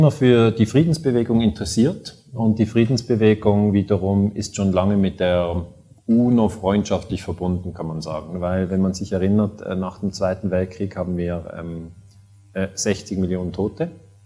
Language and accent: German; Switzerland; ich bin 44 Jahre alt, ich komme aus der Schweiz.